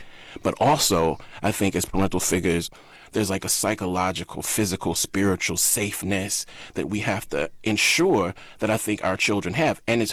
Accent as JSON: {"language": "English", "region": "Mississippi", "country": "United States", "tie": "born or raised there", "said": "growing up in Mississippi, you know, my grandmother worked in a chicken plant factory. She grew up in 1929. She knew segregation in ways I would never knew. She knew unsafety. And I grew up in the 80s and 90s"}